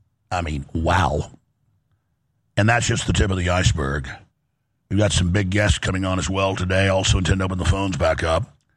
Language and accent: English; Texas, United States; And look, I know people that are born in Austin, and I've been here since high school, and I'm from Texas.